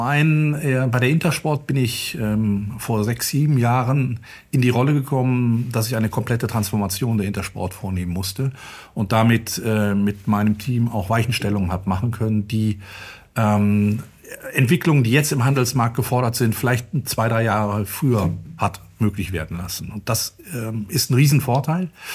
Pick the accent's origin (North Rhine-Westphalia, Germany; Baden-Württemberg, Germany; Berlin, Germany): North Rhine-Westphalia, Germany; Gummersbach; also born or lived in Switzerland; Geboren in der Schweiz, das ist mir ganz wichtig, ein bisschen die Kultur eines Schweizers auch innehabend. Aufgewachsen dann in schönem Gummersbach